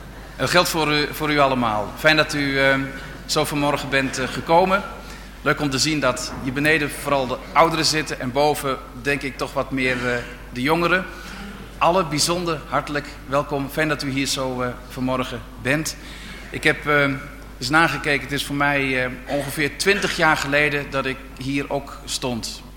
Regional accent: De Heurne, Gelderland, Netherlands; also born or lived in Dinxperlo; Ik ben geboren en getogen in de Achterhoek. Dat is niet het Tukkerland, weet ik, maar het schurkt er wel wat tegenaan. Dezelfde accenten kom ik hier toch tegen. Ik ben geboren in Dinxperlo en eigenlijk altijd in De Heurne gewoond.

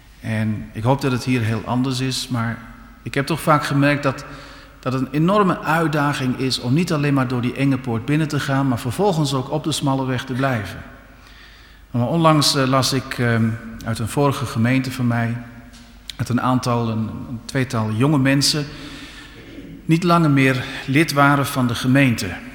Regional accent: Dinxperlo, Gelderland, Netherlands; born there; Mijn geboortegrond is de Achterhoek, Dinxperlo, de Heurne.

